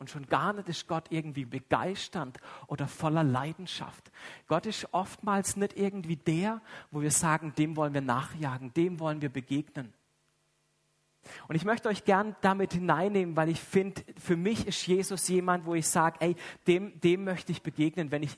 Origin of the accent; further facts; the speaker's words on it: Freiburg, Baden-Württemberg, Germany; also ich komme aus Freiburg.